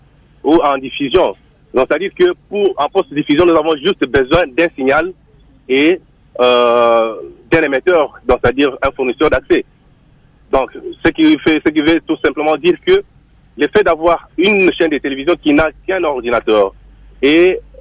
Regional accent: Haut-Katanga, DR Congo; je viens de la province du Haut-Katanga, je vis le même problème

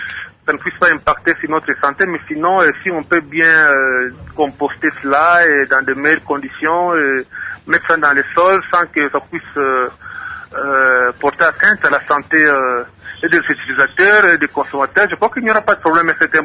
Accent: Mbanza-Ngungu, Kongo Central, DR Congo; ici, chez nous, en Banzangungu

